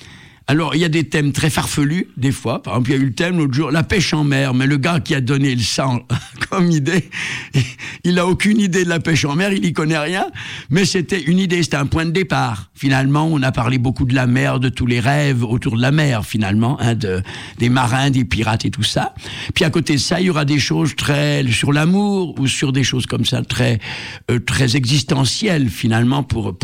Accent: France; Bah, français, évidemment, je suis français. Oui. Donc, je chante en français.

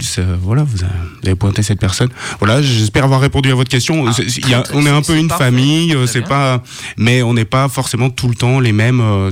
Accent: Auvergne-Rhône-Alpes, France; born there; Je suis né en Haute-Savoie. Il y a de cela un peu plus de 34 ans maintenant. Je suis venu faire des études à Lyon

